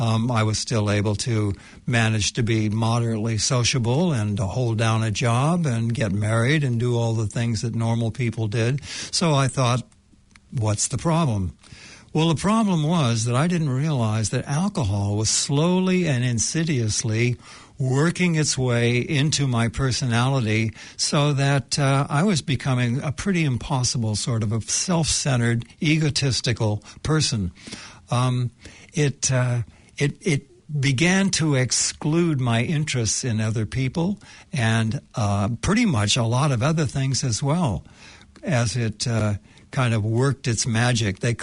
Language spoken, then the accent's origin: English; United States; moved away as an adult; now in New Zealand; You can tell from my accent that I hail from North America, but I moved to New Zealand 50 years ago